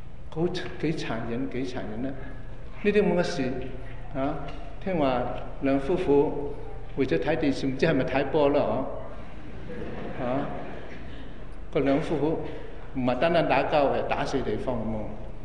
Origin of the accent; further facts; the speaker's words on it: China; 即係我哋中國人係禮儀之邦嚟嘅啊，但係好多時候咧，我哋中國人反而咧呢種基本嘅禮貌都冇咗啦咁樣。